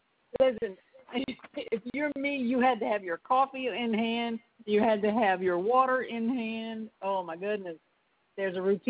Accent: Louisiana, United States; I'm from South Louisiana, so we love strong coffee.

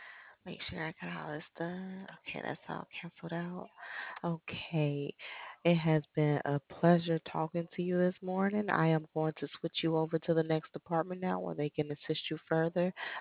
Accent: Midwest, United States; I grew up in the Midwest and I have migrated to the South.

